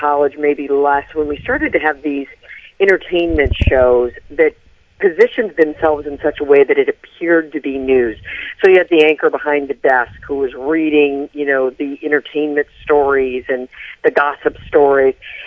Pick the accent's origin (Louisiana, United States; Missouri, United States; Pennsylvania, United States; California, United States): Missouri, United States; St. Louis; I'm originally from the Midwest, from St. Louis, and my husband and I met at the University of Missouri, where I got a journalism degree a few years ago.